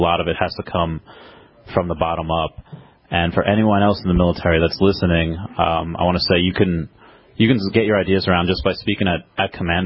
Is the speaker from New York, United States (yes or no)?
yes; New York, United States; also born or lived in Peru; Well, I'm born in Peru, raised mostly in New York.